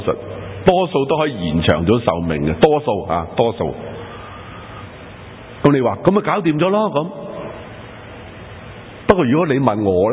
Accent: China; 嗱，我哋系中国人，我哋中国人谂到三招可以控制嘅。

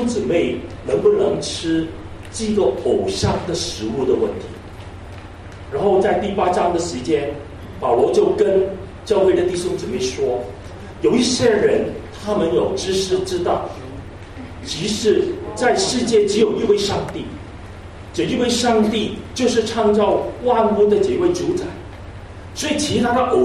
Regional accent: China; Chinese is a second language; 我们都是在不同的省份过来的时间，没错，我们都是中国人，也讲普通话，我也学讲普通话，但是我们很多的背景其实也不一样。

